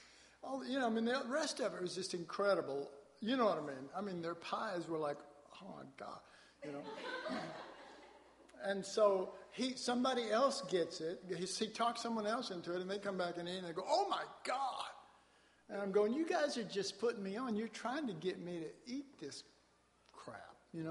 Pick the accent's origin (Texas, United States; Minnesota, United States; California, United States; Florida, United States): Texas, United States; Dallas; And interestingly enough, we came into Dallas. Of course, I grew up in Oak Cliff, we did a show at the Fairmont Hotel in downtown Dallas